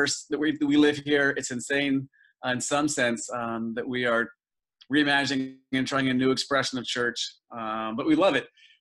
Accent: Virginia, United States; I'm originally from the South. I'm from Virginia.

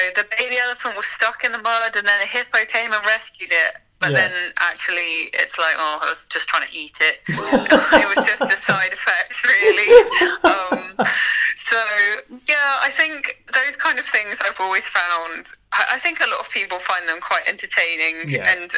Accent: Birmingham, West Midlands, United Kingdom; I grew up in Birmingham, so it's a big city. I didn't grow up really around that much nature that wasn't urban nature.

